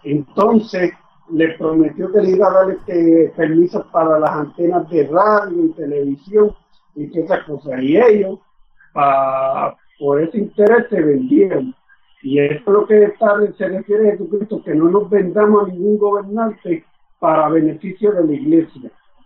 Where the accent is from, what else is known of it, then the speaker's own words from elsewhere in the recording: Puerto Rico; Como sucedió aquí en mi país en la campaña de 1996